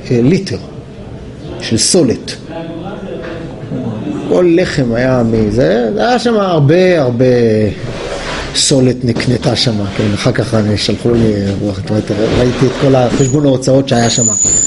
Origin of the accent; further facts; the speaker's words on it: Jerusalem, Jerusalem District, Israel; כי היינו ירושלמים, היינו הולכים טיולים בכל עוטף ירושלים.